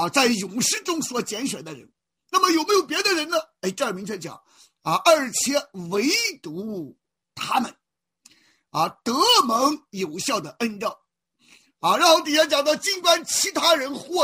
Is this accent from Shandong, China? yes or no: yes; Shandong, China; 我从小在山东长大在农村长大